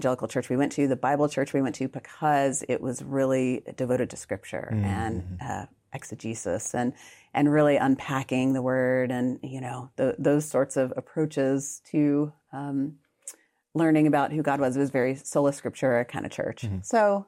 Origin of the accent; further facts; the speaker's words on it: Austin, Texas, United States; I grew up in Austin, Texas. So this is back when Austin was not the huge Austin it is now.